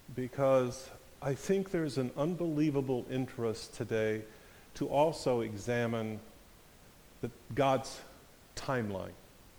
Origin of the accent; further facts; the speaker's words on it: Burton, Michigan, United States; also born or lived in overseas; I grew up in Burton, of course, lived overseas, came back, and probably live a mile from where I was raised. And I love this part of Michigan.